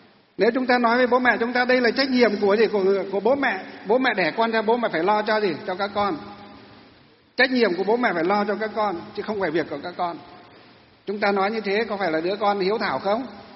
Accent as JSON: {"language": "Vietnamese", "region": "Hòa Bình", "country": "Vietnam", "tie": "born or raised there", "said": "Mặc dù chúng tôi được sinh ra ở tỉnh Hòa Bình."}